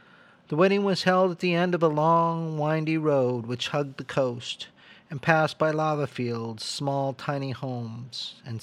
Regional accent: Delano, California, United States; now in New York, United States; My friend, who I knew from Delano, California, my hometown, before I moved to New York and before he moved to San Francisco, was getting married.

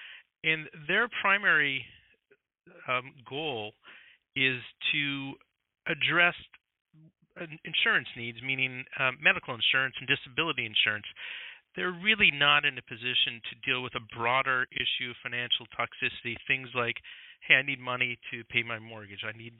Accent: Montreal, Quebec, Canada; moved away as an adult; also born or lived in Toronto; now in Stamford, United States; But I am a Canadian. I grew up in Montreal and lived in Toronto for many years, and I'm used to the Canadian healthcare system. And in 2007, I moved with my wife and family to Stamford in Connecticut.

